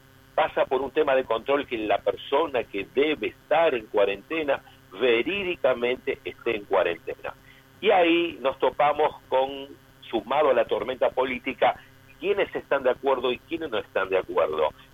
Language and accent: Spanish; Argentina; also born or lived in Italy; yo viví 8 años en Italia. Soy argentino, israelí, también soy italiano.